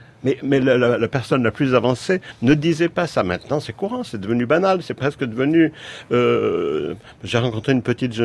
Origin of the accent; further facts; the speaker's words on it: France; je suis français